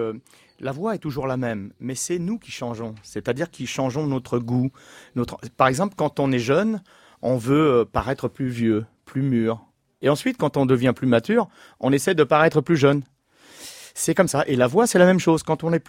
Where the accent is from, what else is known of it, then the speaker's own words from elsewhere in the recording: Clichy-sous-Bois, Île-de-France, France; moi, je suis né à Clichy-sous-Bois, donc je suis à la maison.